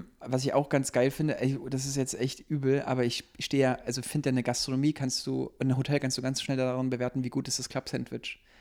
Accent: East Germany, Germany; Ich stehe auf Ostsemmeln. Ey, ich bin Ossi, Mann.

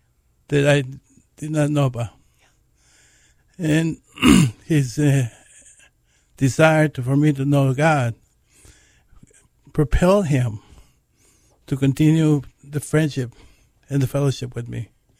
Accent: El Centro, California, United States; And I grew up in El Centro, California, where we moved into, and went to college, went to high school there.

